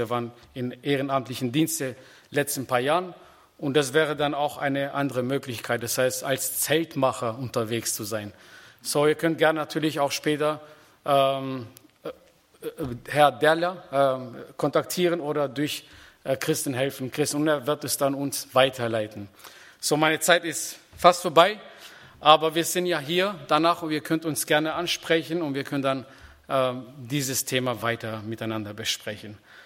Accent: Kosovo; Und wir kommen auch aus dem Kosovo.

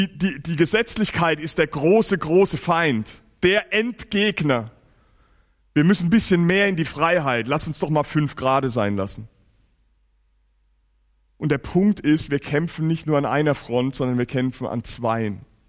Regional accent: Giessen, Hesse, Germany; dort, wo ich herkomme, in Gießen, ne, das ist ja so ein bisschen auch so ein Bible Belt, ganz viele Gemeinden im hessischen Hinterland

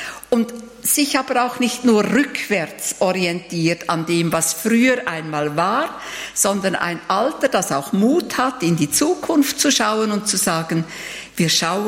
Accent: Schöftland, Aargau, Switzerland; von der Pfarrerin in Schäftland, also wo ich aufgewachsen bin und konfirmiert wurde.

